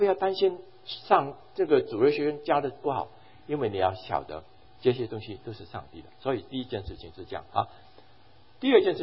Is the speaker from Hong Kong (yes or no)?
yes; Hong Kong; 我在香港长大的，我在香港长大的。